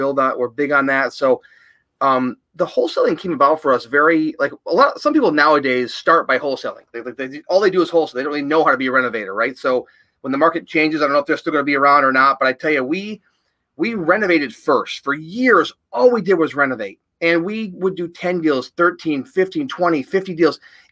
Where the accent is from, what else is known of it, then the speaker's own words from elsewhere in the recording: New York, United States; in the capital region of New York, so it's about 2.5 hours north of New York City. People always think, we're from New York. Oh, the city? No, it's a lot bigger state than that.